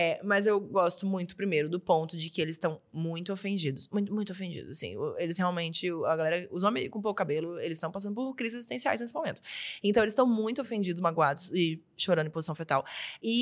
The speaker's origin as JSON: {"language": "Portuguese", "town": "Florianópolis", "region": "Santa Catarina", "country": "Brazil", "moved": "yes", "said": "E também tem o lance de que, porra, eu sou de Floripa. Floripa é uma ilha"}